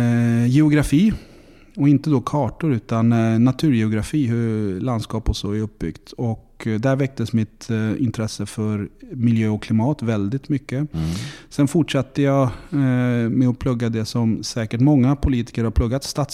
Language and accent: Swedish; Stockholm, Stockholm County, Sweden; now in Linköping, Sweden; jag är en stereotyp stockholmare, så jag visste ju inte riktigt vart Östergötland och Linköping låg